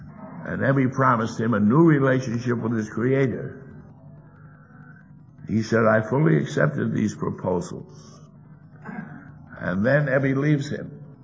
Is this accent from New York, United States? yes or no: yes; New York City, New York, United States; born there; People in New York City have a certain attitude. I was born in the Bronx, and I have that attitude.